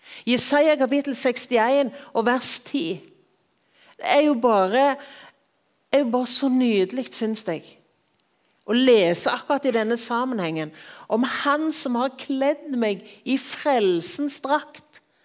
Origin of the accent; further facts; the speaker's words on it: Rogaland, Norway; Jeg synes jo det litt stas som Jærbu at en av de virkelig flinke fotballspillerne fra Jæren.